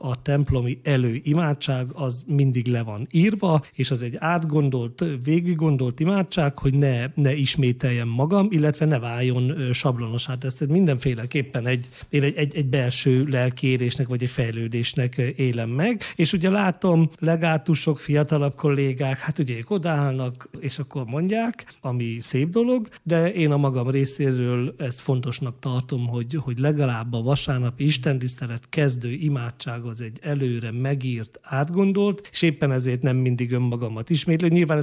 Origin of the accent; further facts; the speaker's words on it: Nagyhalász, Szabolcs-Szatmár-Bereg, Hungary; amikor az első általános iskolát elkezdtem Nagyhalászban, én nagyhalászi születésű vagyok